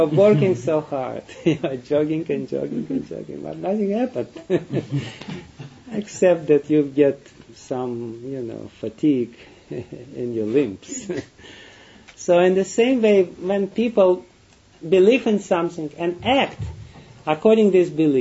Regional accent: Russia; English is a second language; Like I'm coming from Russian background. And in Russia, the people, they tried for 70 years, for 70 plus years, they tried to arrange the whole system of the state as a religion without God.

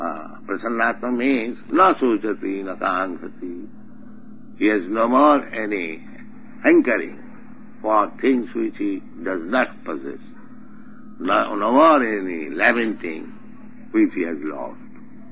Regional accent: India; Therefore, I am an Indian, poor Indian.

